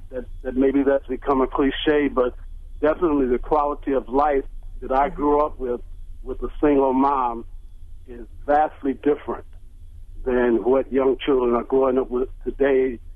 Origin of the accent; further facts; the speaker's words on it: Milwaukee, Wisconsin, United States; now in Madison, United States; I grew up in Milwaukee in the 53206 zip code. My mom was a widow with five children and bought a house on 14th and Keefe Avenue in 1960. So I grew up in that neighborhood until I was 17, 18 and left home.